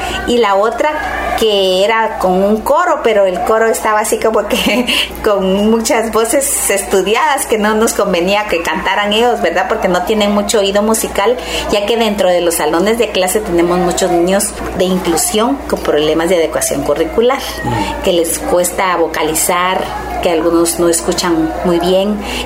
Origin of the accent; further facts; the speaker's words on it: Guatemala; nosotros como guatemaltecos soñamos un mejor país